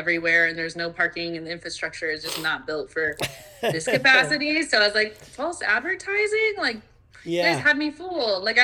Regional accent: Lake Tahoe, California, United States; now in Portugal; I'm from Lake Tahoe, so that's just way too much snow and tourists that don't know how to drive and the black ice. And so I had to get out of there and move to Portugal, a small island closer to Morocco than mainland Portugal.

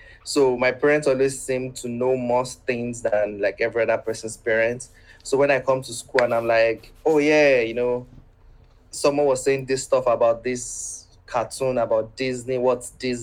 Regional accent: Nigeria; Yeah, I spent my whole life here.

